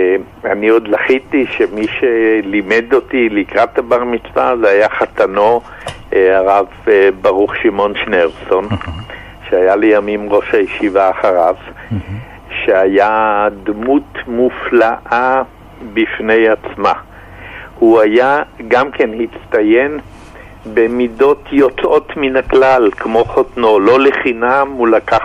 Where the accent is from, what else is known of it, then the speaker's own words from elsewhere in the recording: Jerusalem, Jerusalem District, Israel; כשהייתי ילד בשערי חסד בירושלים, שם גרו הוריי